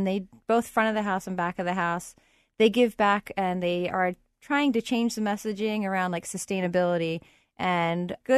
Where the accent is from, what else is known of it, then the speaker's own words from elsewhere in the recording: Philadelphia, Pennsylvania, United States; I grew up in the Northeast in Somerton. And I went to high school at Mount St. Joe's Academy. You know, I went to college at St. Joe's. I went to the restaurant school. I've been here my whole life.